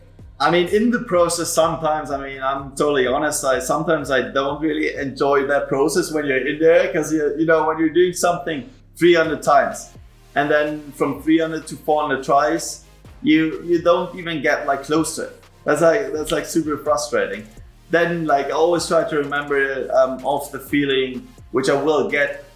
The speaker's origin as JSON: {"language": "English", "country": "Austria", "said": "25 years old, and I'm from Austria, and I'm a professional mountain bike and street trials rider."}